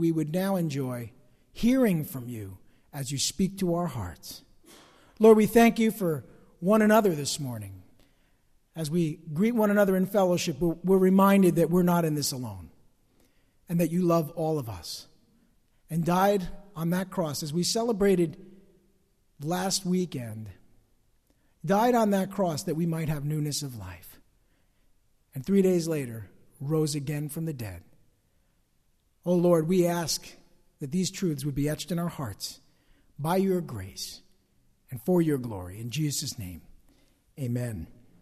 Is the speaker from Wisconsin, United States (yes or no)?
no; East Rutherford, New Jersey, United States; I grew up in this area. I grew up over in East Rutherford.